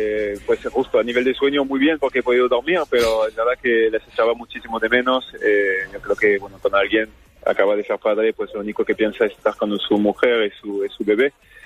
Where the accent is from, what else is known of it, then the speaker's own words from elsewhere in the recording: France; Spanish is a second language; muy contento tener aquí compatriotas en el equipo, poder disfrutar al día con ellos, hablar un poco más francés